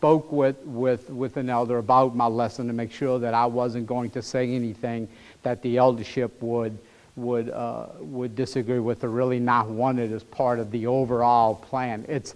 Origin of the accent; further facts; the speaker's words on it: Louisiana, United States; I'm from Louisiana.